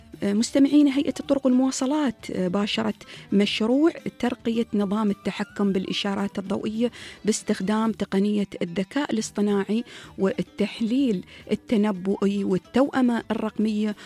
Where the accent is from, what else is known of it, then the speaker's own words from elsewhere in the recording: United Arab Emirates; بلادنا الإمارات